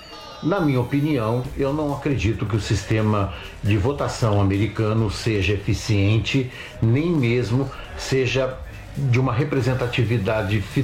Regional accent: São Paulo, Brazil; sou de São Paulo.

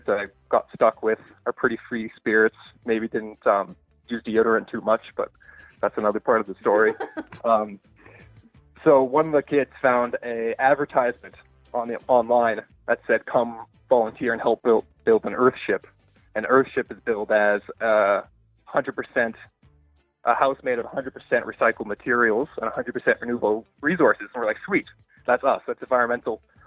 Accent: Canada; I grew up in Canada

